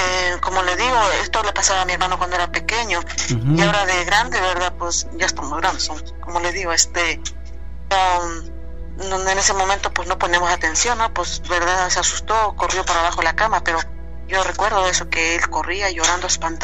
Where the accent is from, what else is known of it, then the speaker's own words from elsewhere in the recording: Hidalgo, Mexico; Esto es allá en México, en Hidalgo. Yo soy de Hidalgo.